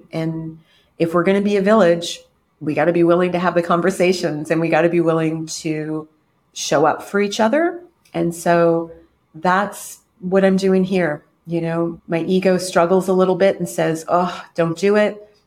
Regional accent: United States; now in Canada; So in the meantime, I am in Canada, but I am an American.

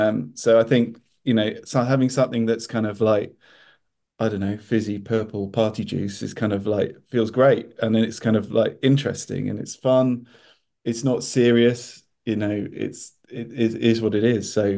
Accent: Wales, United Kingdom; I think so. I mean, I guess like we're Welsh, which probably makes us a little bit different.

